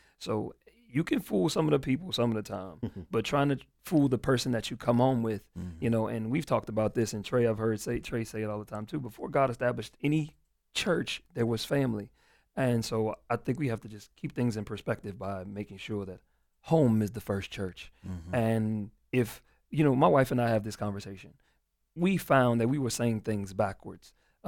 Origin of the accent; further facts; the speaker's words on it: New Orleans, Louisiana, United States; So growing up in New Orleans, man, there was a lot of things going on around us that could have influenced me and my family to do some very evil, sinful things.